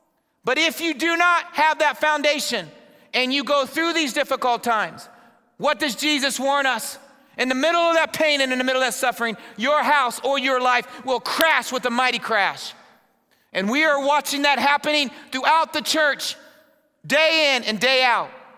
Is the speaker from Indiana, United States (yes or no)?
yes; Indiana, United States; I grew up in Indiana. We experienced earthquakes.